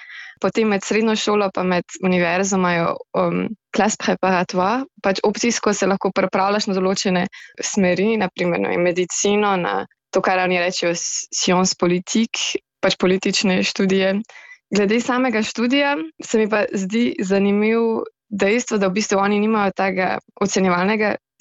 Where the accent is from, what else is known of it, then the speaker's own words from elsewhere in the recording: Upper Carniola, Slovenia; now in France; Čeprav prihajam iz Gorenjske in bi rekla, da sem navajena lepih pogledov na gore